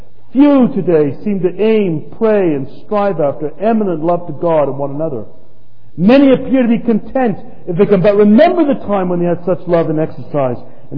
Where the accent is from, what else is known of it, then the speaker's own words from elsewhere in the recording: England, United Kingdom; growing up in England with shorts regularly worn